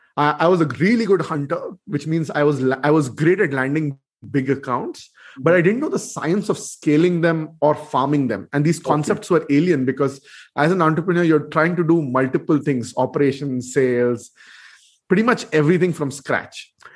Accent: Belgaum, Karnataka, India; And out of a small town called Belgaum, which is my hometown in Karnataka, I ended up hiring top talent

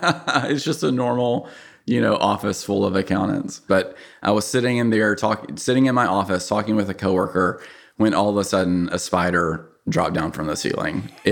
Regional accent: Texas, United States; Actually... I grew up in East Texas, so yeah, this is my neighborhood.

